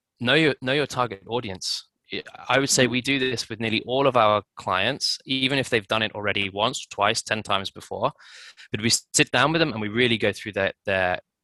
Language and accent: English; United Kingdom; or obviously US, so myself being British, at the time my colleague was American.